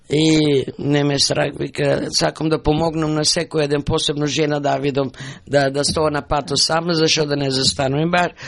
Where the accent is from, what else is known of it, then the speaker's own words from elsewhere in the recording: Strumica, Southeastern, North Macedonia; now in Australia; Јас сум од Срумичко, од голема фамилија, јас бек 10-та во фамилијата